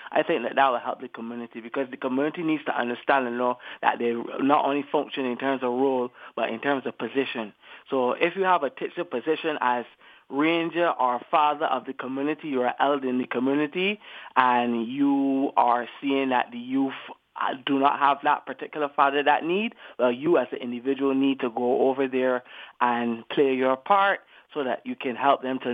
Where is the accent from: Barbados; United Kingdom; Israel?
Barbados; The Pine, Saint Michael; I was raised there in the Pine.